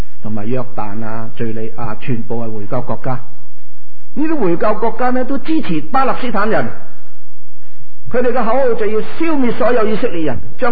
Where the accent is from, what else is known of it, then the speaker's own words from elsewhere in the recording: Guangdong, China; 譬如我哋广东人，广东人其实唔系中国人嚟噶，广东人系南蛮